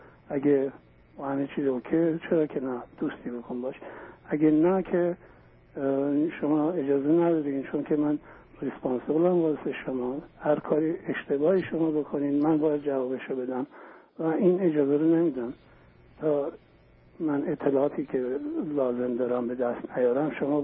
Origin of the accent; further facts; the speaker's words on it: Iran; born there; moved away as an adult; also born or lived in Armenia; من بچه‌ای بودم که در ارمنی تو ایران به دنیا آمدم. 18 ساله بودم در ارمنستان رفتیم اونجا 17 سال زندگی کردیم.